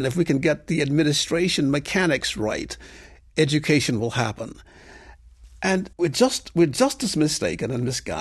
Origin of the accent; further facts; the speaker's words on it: Okolona, Mississippi, United States; a program I've started in my hometown of Okolona, Mississippi, as you so correctly pronounced